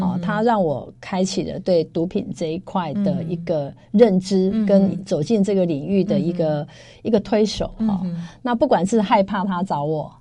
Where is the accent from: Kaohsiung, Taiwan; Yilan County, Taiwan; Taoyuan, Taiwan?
Yilan County, Taiwan; Yilan; 因为我从小到大在宜兰长大